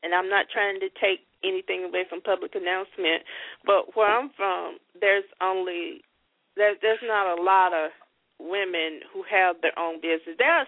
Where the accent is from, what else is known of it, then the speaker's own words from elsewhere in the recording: Florida, United States; Because I'm from Northwest Florida, and there's just not a lot.